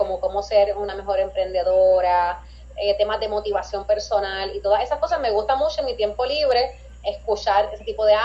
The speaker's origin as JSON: {"language": "Spanish", "town": "Humacao", "country": "Puerto Rico", "said": "yo representé a mi pueblo, me llevé a Miss Humacao"}